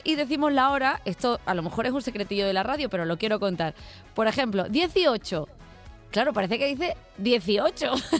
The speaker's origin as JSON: {"language": "Spanish", "town": "Jerez de la Frontera", "region": "Andalusia", "country": "Spain", "said": "Pues ya somos dos, aquí ya somos dos que somos de Jerez."}